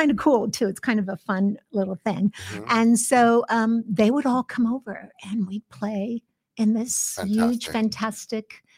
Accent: United States; I wanted to be American, you know. I was born in this country. Yeah. I'm American, right?

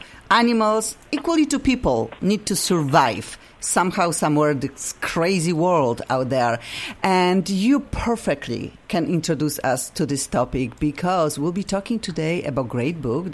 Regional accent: Poland; English is a second language; Obviously, I have funky accent. I am originally from Poland.

